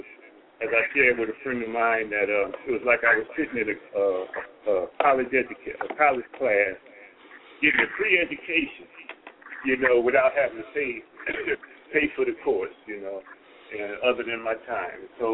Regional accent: Texas, United States; You know, I'm from Texas

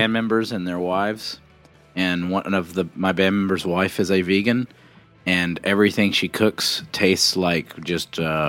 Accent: United States; As an American

